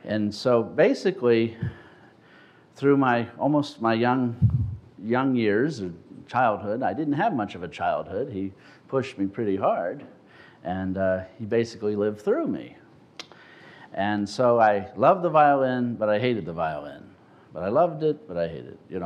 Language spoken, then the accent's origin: English; New Orleans, Louisiana, United States; New Orleans, Louisiana. I'm from Louisiana originally, and I come from a Jewish family, and also my family was musical, particularly my father.